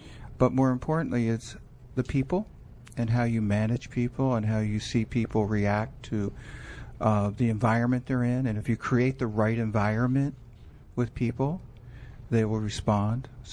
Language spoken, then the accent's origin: English; Philadelphia, Pennsylvania, United States; South Philadelphia, Philadelphia area.